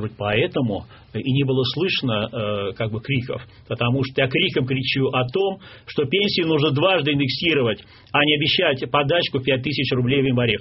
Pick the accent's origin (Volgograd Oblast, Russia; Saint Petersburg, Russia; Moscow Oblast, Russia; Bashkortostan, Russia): Saint Petersburg, Russia; я петербуржец, мне Петр Великий близок